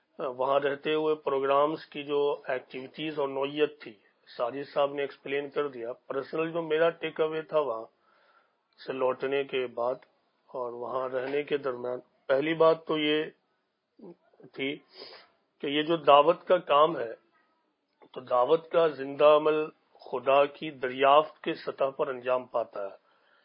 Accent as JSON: {"language": "Urdu", "town": "Patna", "region": "Bihar", "country": "India", "said": "اور میں بہار پٹنہ سے تعلق رکھتا ہوں."}